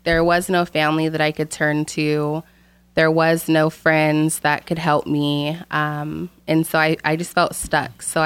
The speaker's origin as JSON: {"language": "English", "town": "Oroville", "region": "California", "country": "United States", "said": "I am originally from Oroville, California."}